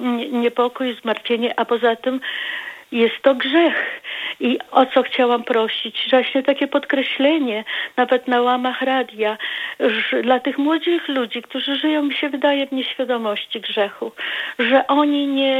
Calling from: Warmian-Masurian Voivodeship, Poland; Tak. Jestem z Warmii.

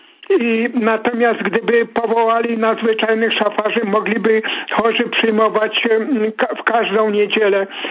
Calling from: Lesser Poland, Poland; ja jestem z Małopolski.

